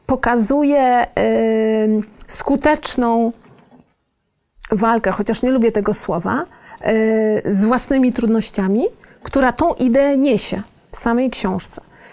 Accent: Lower Silesian Voivodeship, Poland; Ja jestem z okolic Wrocławia.

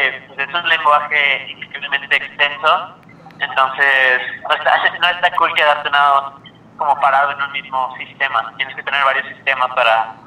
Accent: Mexico City, Mexico; Pues yo soy un cantautor de la Ciudad de México.

